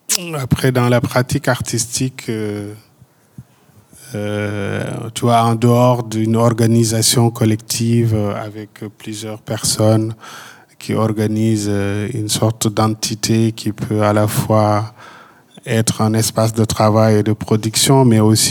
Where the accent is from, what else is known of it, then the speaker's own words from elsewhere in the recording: Fouta, Senegal; Je pense que dans la vie au Sénégal, en tout cas moi là où j'ai grandi dans le Fouta, tu vois, les choses quotidiennement sont collectives, quoi.